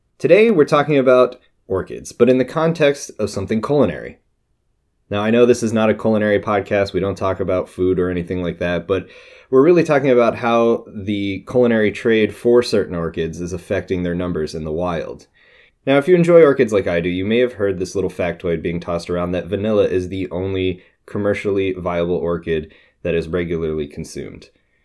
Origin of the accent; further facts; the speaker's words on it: United States; I'm an American.